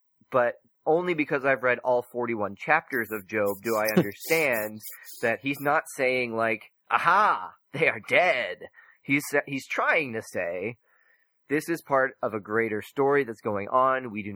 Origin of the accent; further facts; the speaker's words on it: Oklahoma, United States; And I'm from Oklahoma originally. Chris and I met in Oklahoma.